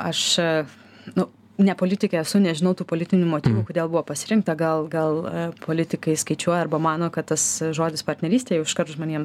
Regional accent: Samogitia, Lithuania; Aš pati esu žemaitė

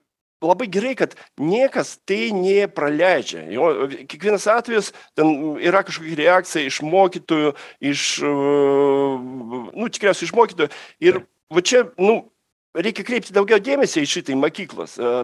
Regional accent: Russia; Čia mūsų tragedija, čia rusų tautos tragedija.

